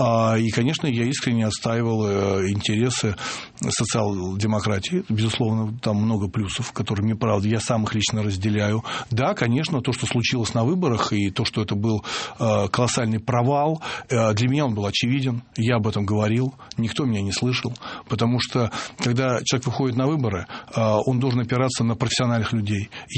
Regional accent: Moscow, Russia; Я коренной москвич, я вижу, как меняется город

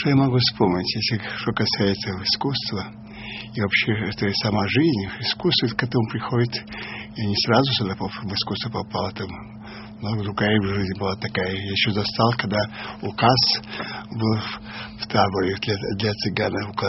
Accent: Volga region, Russia; Ну и как-то заехали мы в Казань, вообще-то мы из Волги.

